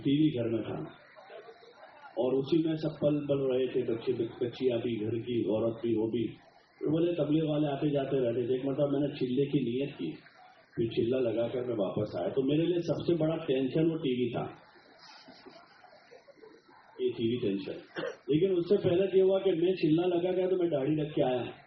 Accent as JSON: {"language": "Urdu", "town": "Godhra", "region": "Gujarat", "country": "India", "said": "میں نے کہا میں گودرا سے ہوں."}